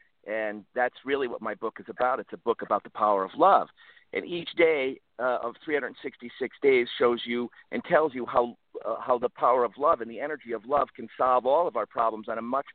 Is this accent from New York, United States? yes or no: yes; Troy, New York, United States; I was born and raised in Troy, and I was a Lansingburg High School boy.